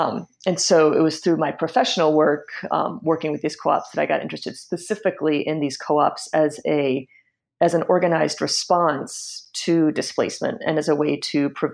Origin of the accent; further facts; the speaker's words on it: Washington, District of Columbia, United States; just kind of growing up there and growing up in Washington, D.C. more broadly, and seeing how the city has changed over the years.